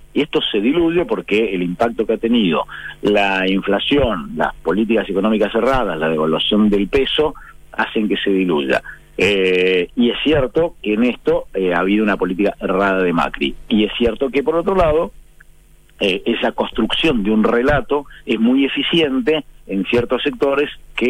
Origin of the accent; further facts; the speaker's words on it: Chile; Bien, lo de desde aquí como chilenos